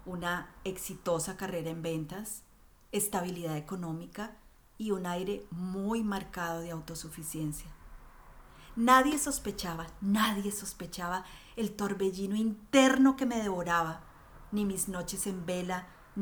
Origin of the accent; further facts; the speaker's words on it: Colombia; Soy colombiana, el primer eslabón de una familia de cuatro hermanos, una guerrera de la generación X